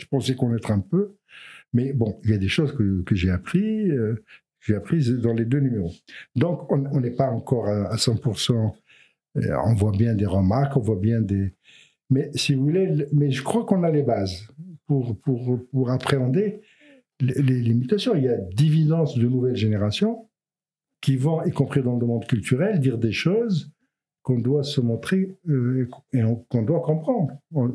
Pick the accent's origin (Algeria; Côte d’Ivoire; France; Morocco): Morocco; On n'est pas que Marocain. On est Marocain, mais on est aussi Jibli, Fassi, Soussi, etc.